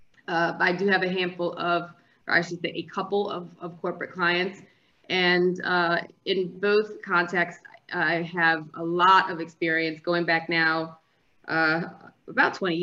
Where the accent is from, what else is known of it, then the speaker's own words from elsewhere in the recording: East Coast, United States; I come from a multiracial family. My mom's white, my dad's black. I consider myself black, and I grew up on the East Coast. I was raised Lutheran.